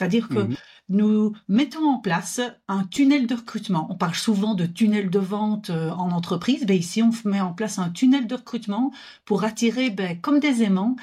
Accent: Wallonia, Belgium; Mais bon, je suis belge, je viens de Wallonie

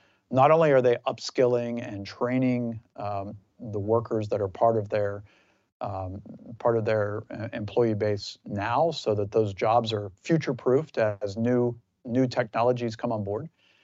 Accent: Circleville, Ohio, United States; We went to my hometown of Circleville, Ohio, for the Circleville Pumpkin Show.

